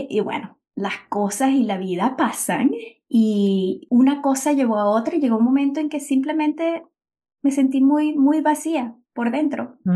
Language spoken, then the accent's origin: Spanish; Venezuela; moved away; soy venezolana y ya llevo, 21 años fuera de mi país